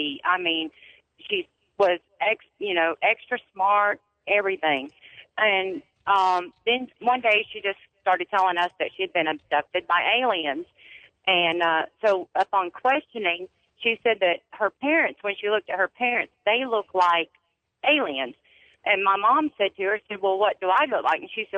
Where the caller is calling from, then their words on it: Louisiana, United States; I'm calling from Louisiana.